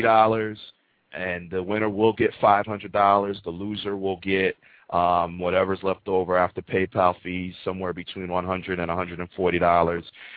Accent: Bristol, Connecticut, United States; See, I grew up in Bristol, Connecticut, home of ESPN.

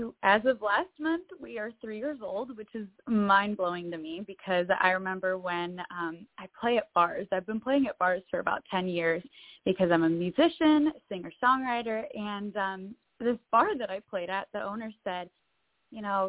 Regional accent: Michigan, United States; also born or lived in Nashville; I am 24 years old, born and raised in Michigan, spent some time in Nashville doing music

